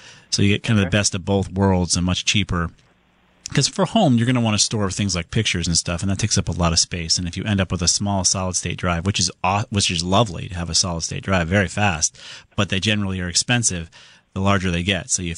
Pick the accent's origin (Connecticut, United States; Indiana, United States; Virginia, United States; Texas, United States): Connecticut, United States; Southington; Let's go on to David in my hometown of Southington.